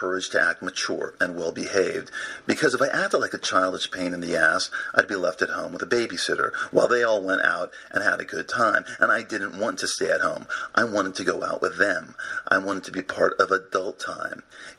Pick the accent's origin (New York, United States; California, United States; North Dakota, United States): California, United States; Los Angeles; I was born on March 7th, 1964. And we both grew up in Los Angeles.